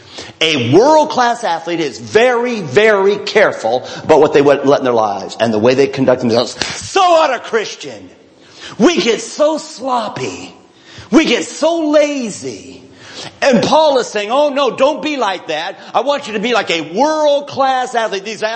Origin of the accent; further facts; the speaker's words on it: Washington, United States; Oh, I loved him because he was from Washington, my home state.